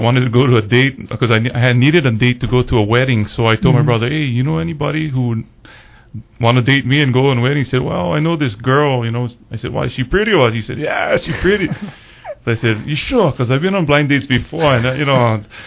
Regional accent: Kaneohe, Hawaii, United States; also born or lived in Honolulu; Okay, I was born in Honolulu, Hawaii. Born at Kapilani Hospital, and my family's home was up in the Pa'oa Punch Bowl area. And at about 5 years old, my parents bought a house in Kaneohe. So We moved out to Kaneohe.

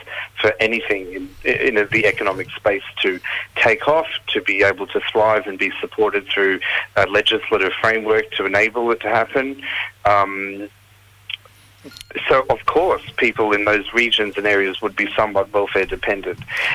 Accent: Mapoon, Queensland, Australia; now in Cairns, Australia; So I'm from Western Cape of Cape York, so Marpoon and Gulf of Carpentaria, where we have ancestral links down to there as well with the Wangi tribe. So yes. We're based in Cairns these days

